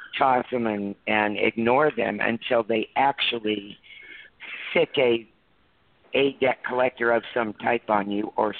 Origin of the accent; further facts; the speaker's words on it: California, United States; moved away; also born or lived in Montana; And I tell you, I grew up in California. I was not born there. I came from Montana originally, but I grew up in California, and fortunately I escaped in 1980.